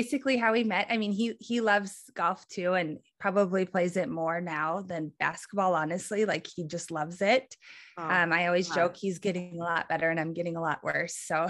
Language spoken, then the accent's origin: English; Minnesota, United States; So I'm actually from Minnesota.